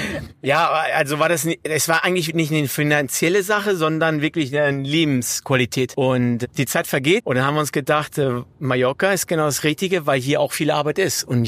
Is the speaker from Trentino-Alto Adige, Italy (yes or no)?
no; Naples, Campania, Italy; bin aus Italien und direkt aus Neapel.